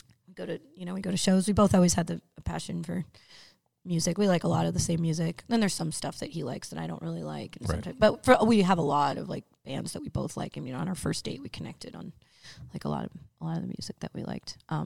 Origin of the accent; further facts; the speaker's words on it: East Coast, United States; and I was from the East Coast, you know, and he was from the West Coast